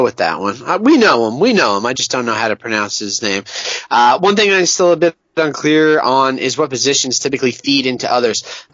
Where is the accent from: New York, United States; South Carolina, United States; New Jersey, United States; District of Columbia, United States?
New Jersey, United States; Bayonne; They had a town meeting in my hometown of Bayonne, New Jersey.